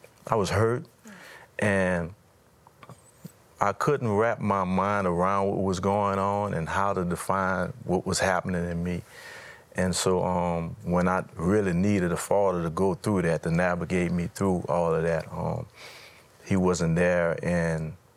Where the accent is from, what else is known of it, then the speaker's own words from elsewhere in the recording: New Orleans, Louisiana, United States; Yes, well, I grew up in New Orleans, the inner cities, in a neighborhood that was filled with a lot of crime